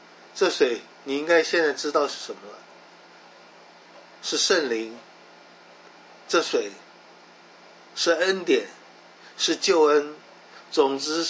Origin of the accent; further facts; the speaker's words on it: China; 水我们中国人说能载舟能覆舟